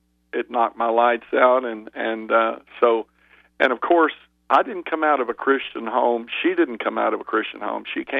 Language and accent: English; Texas, United States; I wanted to go start a Jesus Rock and Roll band in Texas. That's really my home state.